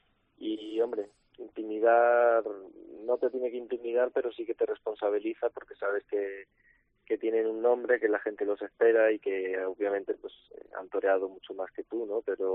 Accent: Arganda, Community of Madrid, Spain; Y me crié en Arganda.

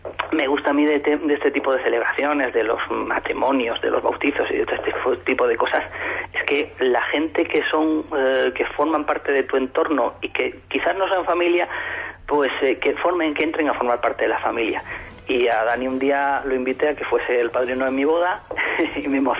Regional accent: Écija, Andalusia, Spain; now in Segovia, Spain; yo soy andaluz, soy de Écija.

